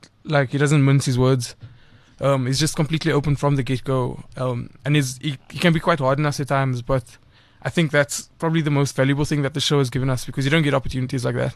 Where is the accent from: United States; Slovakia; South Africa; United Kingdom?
South Africa; Cape Town, Western Cape; So I grew up in Elsie's River in Cape Town.